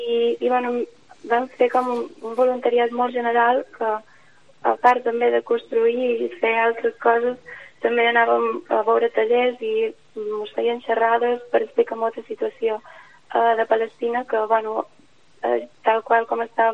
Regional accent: Balearic Islands, Spain; I que venim de Menorca, aquest tipus de realitat, de bueno, situacions que es viuen allà, són desconegudes també per nosaltres, no?

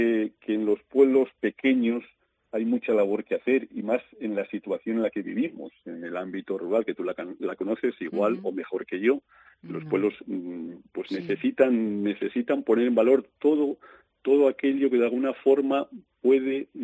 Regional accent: Sanzoles, Castile and León, Spain; Tengo ese honor, porque en Sanzoles ser Zangarrón supone un gran honor.

